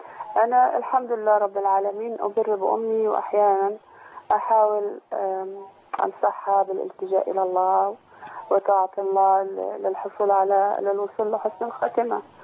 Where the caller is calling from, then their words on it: United Arab Emirates; من الامارات.